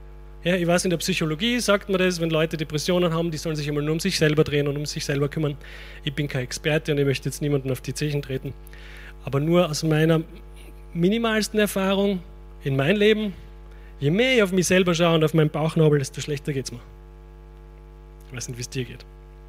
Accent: Austria; Gerade bei uns in Österreich. Wir wollen immer Bari sein mit den Leuten.

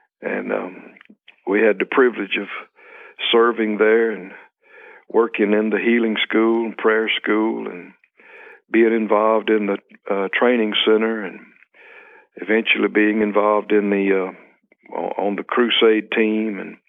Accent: Mississippi, United States; I was born in Mississippi in the central part, out in the country, rural area, and had a good life, and it was a good childhood.

